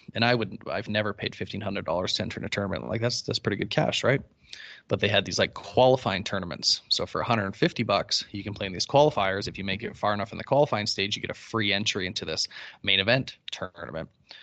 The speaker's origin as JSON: {"language": "English", "country": "Canada", "said": "where I am, the biggest sport is hockey. Like, being Canadian, we love our hockey. That's huge. It's a religion out here."}